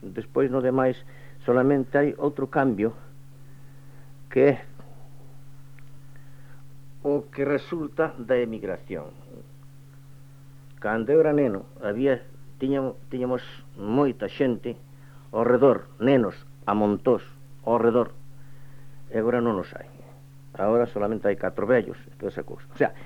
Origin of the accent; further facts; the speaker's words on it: Galicia, Spain; now in Madrid, Spain; A mí non me puideron anular nin como galego nin como escritor en verso